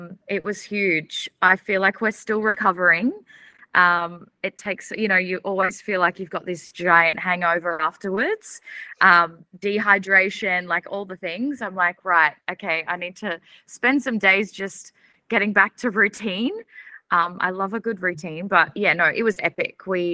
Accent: Gold Coast, Queensland, Australia; I am from the Gold Coast and I'm the director of Dynamite Studios

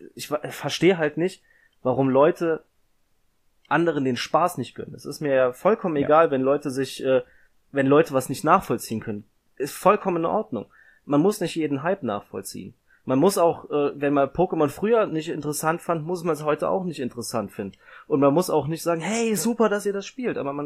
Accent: Koblenz, Rhineland-Palatinate, Germany; Hier am deutschen Eck, ich bin ja aus der Ecke Koblenz

